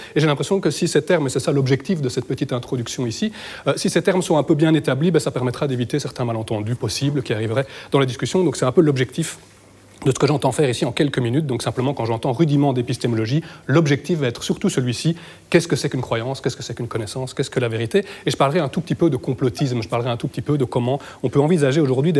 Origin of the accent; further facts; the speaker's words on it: Charleroi, Wallonia, Belgium; je me permets cette blague, parce que je suis Carolo